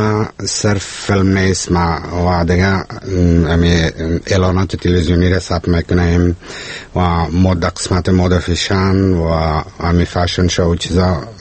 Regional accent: Kabul, Afghanistan; نه من خودم از کابل هستم.

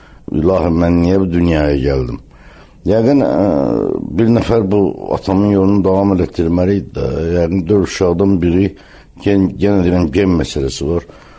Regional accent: Sovetski, Baku, Azerbaijan; Əlbəttə, böyük çətinliklə böyümüşəm Sovetskidə. Atam sənətçi olub, ailələ maaş almayıb.

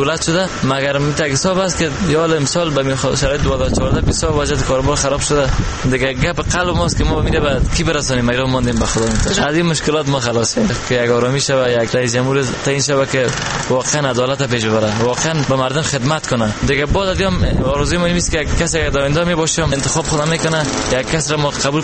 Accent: Afghanistan; کل ما افغان هستیم مسلمان هستیم

